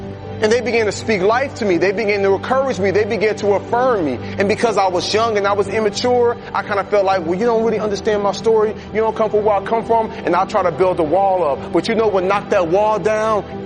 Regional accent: Atlanta, Georgia, United States; And so I came all the way from Atlanta, Georgia to tell you, you were not a mistake.

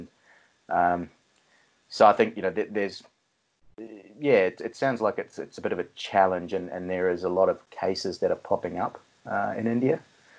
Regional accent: New Zealand; they came here when I was really young. So, you know, I was raised up in New Zealand.

